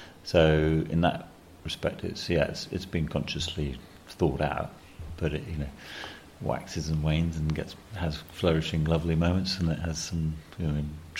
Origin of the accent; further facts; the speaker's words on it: British Virgin Islands; growing up in the Virgin Islands